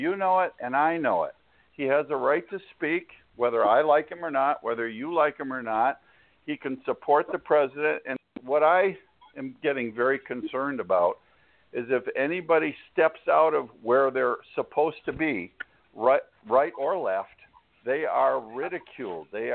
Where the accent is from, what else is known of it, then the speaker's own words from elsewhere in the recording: Chicago, Illinois, United States; That's my hometown. That hurts me a lot to see Chicago held up as a poster child for all the wrong things.